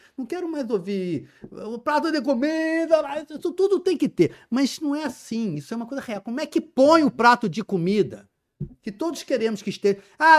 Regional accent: Rio de Janeiro, Brazil; Eu sou do Rio de Janeiro, então eu falo desse.

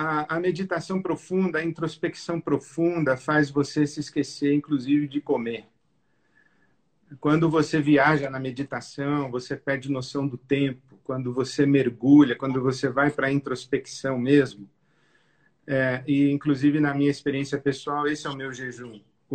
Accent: Santos, São Paulo, Brazil; also born or lived in Rio de Janeiro; Eu fui criado em Santos, eu nasci em Santos, no litoral.

